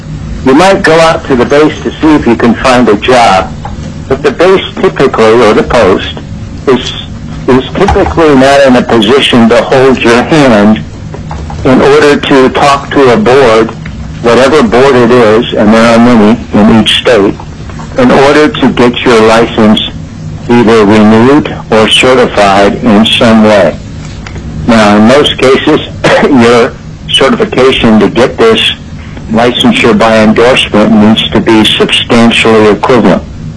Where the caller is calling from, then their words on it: San Antonio, Texas, United States; Now, I'm calling you from San Antonio, Texas, but I was asked to cover Alaska during Mark Sansusi's absence.